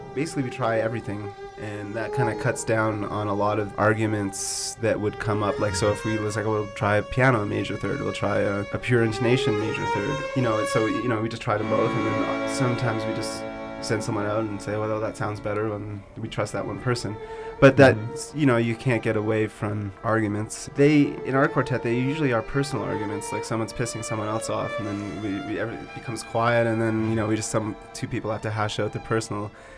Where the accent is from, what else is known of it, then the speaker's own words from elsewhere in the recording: Ontario, Canada; I'm from Canada, Northern Ontario